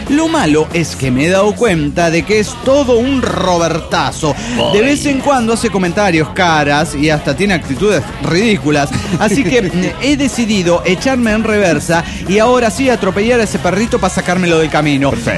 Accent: Argentina; Como vengo, soy de Argentina

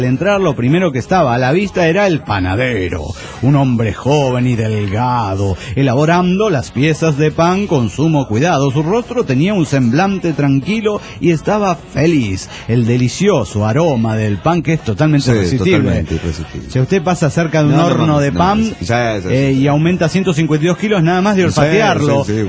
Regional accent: Mexico City, Mexico; Somos los amigos de Bukowski del DF mexicano.

